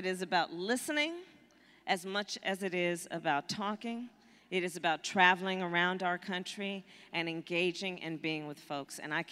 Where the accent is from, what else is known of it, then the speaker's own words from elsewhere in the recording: Oakland, California, United States; It was literally 7 weeks ago today that we announced our campaign in my hometown of Oakland, California.